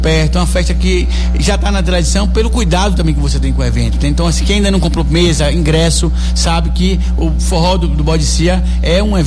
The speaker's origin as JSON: {"language": "Portuguese", "town": "Itabuna", "region": "Bahia", "country": "Brazil", "also_born_or_lived": "Salvador", "said": "Eu sou de Itabuna, mas morei em Salvador também."}